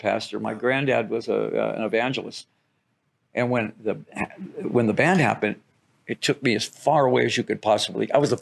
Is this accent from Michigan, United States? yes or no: yes; Detroit, Michigan, United States; I start taking the bullets out, you know, because I'm from Detroit.